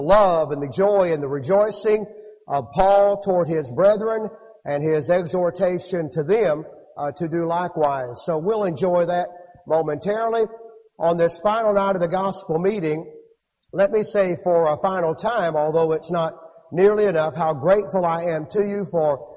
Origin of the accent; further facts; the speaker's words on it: Pocahontas, Arkansas, United States; he preached for a short period of time in Pocahontas, Arkansas, in my hometown.